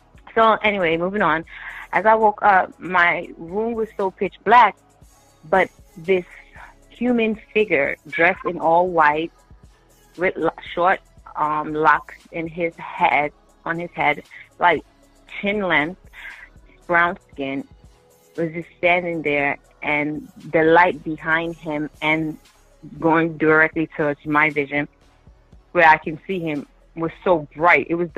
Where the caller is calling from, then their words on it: Bronx, New York, United States; I'm calling from the Bronx.